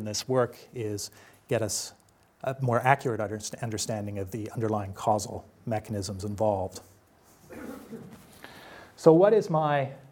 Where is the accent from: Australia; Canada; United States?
Canada; being a Canadian, this is why I'm glad we have gun control.